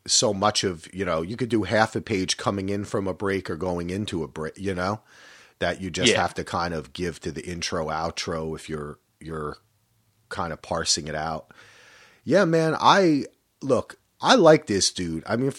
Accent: New Jersey, United States; my entire life, I grew up in Jersey and riding into, especially the Lincoln Tunnel, you see these cliffs

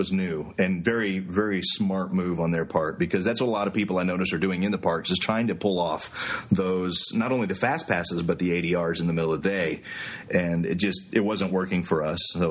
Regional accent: Dallas, Texas, United States; let me remind everybody listening to the podcast that we are from Dallas, so we're Texans.

